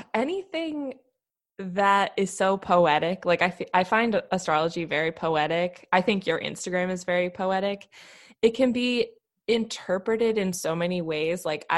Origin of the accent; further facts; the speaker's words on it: Maryland, United States; now in Los Angeles, United States; And I grew up in Maryland, and every time we'd go home, I'd be like, why are we here, though?